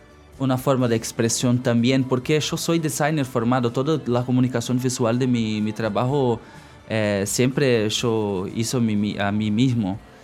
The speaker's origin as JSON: {"language": "Spanish", "region": "Rio Grande do Sul", "country": "Brazil", "said": "Es una cosa muy interesante porque mi cultura es una cosa un poco híbrida. Nosotros tenemos una relación muy próxima con Uruguay, con Argentina"}